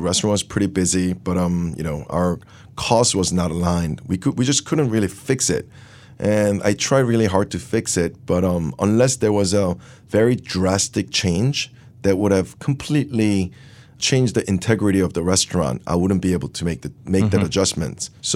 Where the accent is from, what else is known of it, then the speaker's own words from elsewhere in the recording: Seoul, South Korea; moved away; also born or lived in Long Island, United States; Growing up in Seoul, before I moved, I also very much enjoyed Korean barbecue